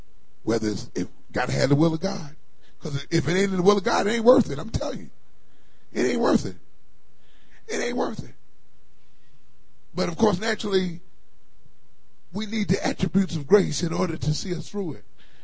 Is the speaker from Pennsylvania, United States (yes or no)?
yes; Philadelphia, Pennsylvania, United States; I grew up in Philadelphia. That's how it was. I grew up in the ghettos. I mean the hard, cold ghettos. That's where I grew up in.